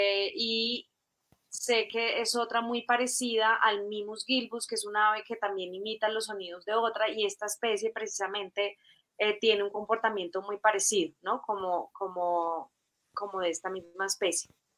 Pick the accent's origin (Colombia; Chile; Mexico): Colombia; los colombianos llamamos muchísimo la atención porque tenemos un acento neutro, dicen que hablamos súper bonito